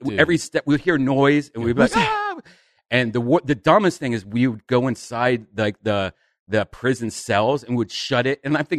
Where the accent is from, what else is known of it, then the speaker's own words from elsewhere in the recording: Columbus, Ohio, United States; But, it was cool growing up in Columbus because we were a test market city.